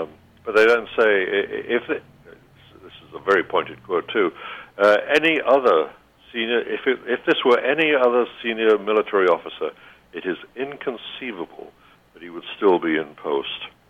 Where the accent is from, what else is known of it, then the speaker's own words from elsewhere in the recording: United Kingdom; now in United States; as originally a British journalist covering the world, though now I'm a naturalized U.S. citizen